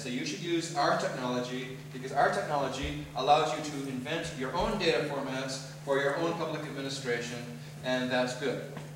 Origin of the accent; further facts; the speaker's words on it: Canada; I should say, I'm Canadian, so I say they about the Americans.